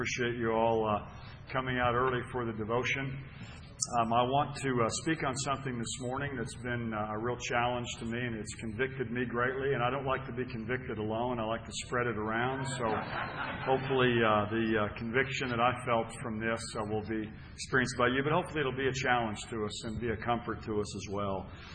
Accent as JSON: {"language": "English", "town": "Edmond", "region": "Oklahoma", "country": "United States", "said": "I'm from Oklahoma City, from Edmond, Oklahoma, the Oklahoma City area."}